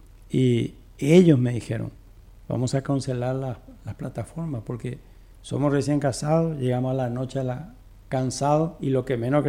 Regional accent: Paraguay; born or raised there; also born or lived in Uruguay

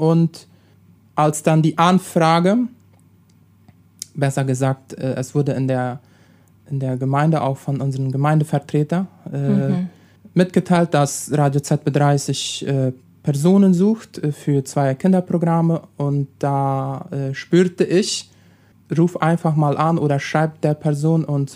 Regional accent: Neuland, Boquerón, Paraguay; Ich komme aus der Kolonie Neuland, bin 31 Jahre alt.

